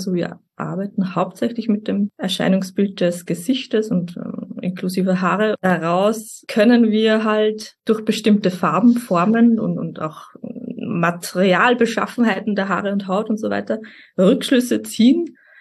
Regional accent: Austria; Ich komme aus Österreich

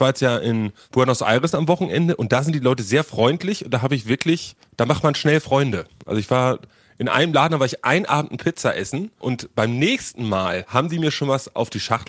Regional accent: Berlin, Germany; als Berliner ist man natürlich erstmal vorsichtig, wenn jemand zu einem nett ist

